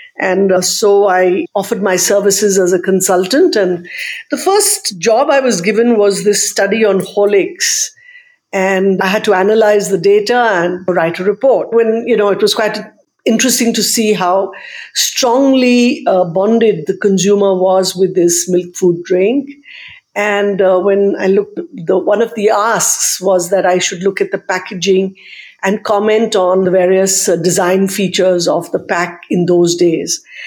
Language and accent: English; India; when I think about where I grew up, lots of cities in India, because my father worked for an oil company, Burma Shell, in those days. And so I spent a large part of my early life in cities like Calcutta